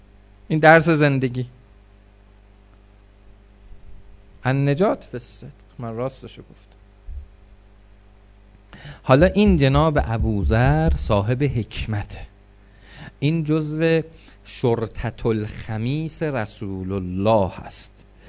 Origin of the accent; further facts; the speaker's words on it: Tehran, Tehran Province, Iran; من بچه تهرانم، ممکنه وقتی تو راه مشهد از دنیا برم